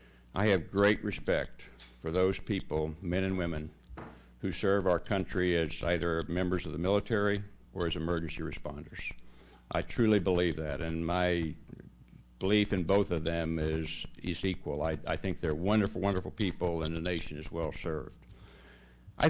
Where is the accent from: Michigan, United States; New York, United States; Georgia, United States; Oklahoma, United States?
Oklahoma, United States; Governor Keating is someone I've admired since he's the governor of my home state. He was the one that asked me to come back to Oklahoma.